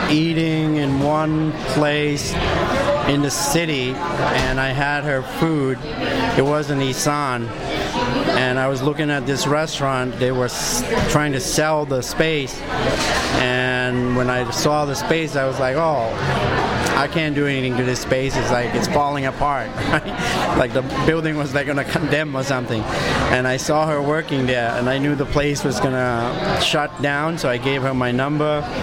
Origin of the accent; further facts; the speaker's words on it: United States; I'm American myself. I've been here a long time, so I love burgers.